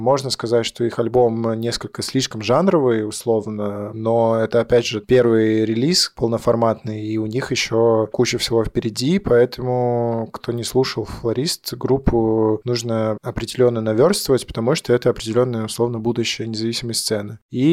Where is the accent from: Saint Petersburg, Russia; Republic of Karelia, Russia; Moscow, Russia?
Saint Petersburg, Russia; потому что я сам из Петербурга, и во мне много петербургской идентичности.